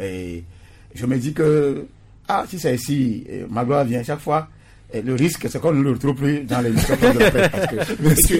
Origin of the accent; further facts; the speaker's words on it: Togo; ces trois derniers mois, ça a été chaud chez nous au Togo.